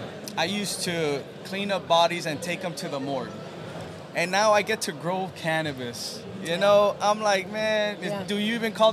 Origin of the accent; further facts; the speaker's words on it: Mexico; Being that we're from Mexico, my family comes from Zacatecas.